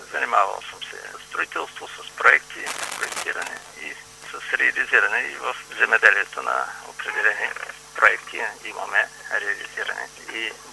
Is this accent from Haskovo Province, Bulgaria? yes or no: yes; Haskovo, Haskovo Province, Bulgaria; Значи аз съм си от Хасково, работя дълги години в Хасково, семеен съм, да.